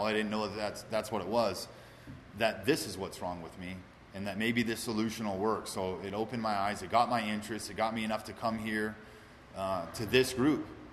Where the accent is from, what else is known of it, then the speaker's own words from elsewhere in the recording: California, United States; I was born and raised here in the Antelope Valley. I'm the youngest of four kids